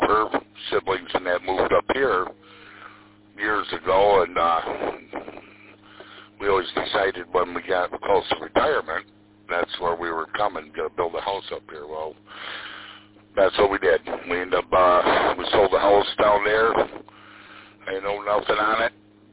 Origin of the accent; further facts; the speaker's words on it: Frankenmuth, Michigan, United States; also born or lived in Bertrand; We originally lived in, well, I grew up in Frankenmuth, and then my wife and I, we had a 20-acre farm in Bertrand.